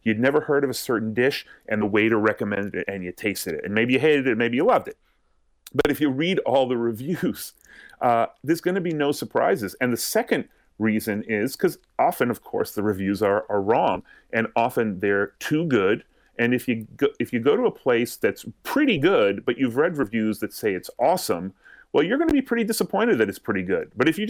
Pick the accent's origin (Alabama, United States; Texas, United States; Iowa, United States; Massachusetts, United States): Massachusetts, United States; I'm from Massachusetts, so I've certainly been on, I've actually been on a tour like that.